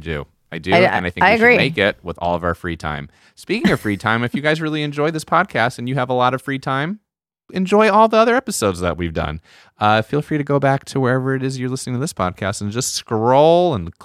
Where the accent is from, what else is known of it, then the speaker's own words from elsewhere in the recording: New Jersey, United States; New Jersey